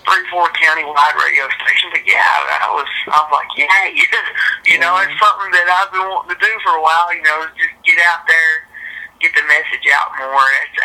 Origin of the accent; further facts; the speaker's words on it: Scottsville, Kentucky, United States; Kent and Darren's from my hometown here in Scottsville. So that was really cool. Mid-South was a big thing in Scottsville, Kentucky.